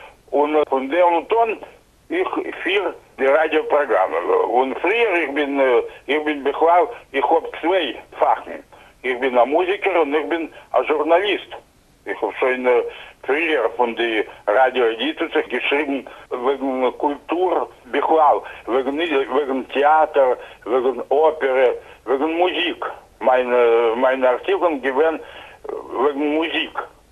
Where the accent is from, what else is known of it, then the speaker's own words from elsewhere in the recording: Moldova; German is a second language; bei uns in Moldova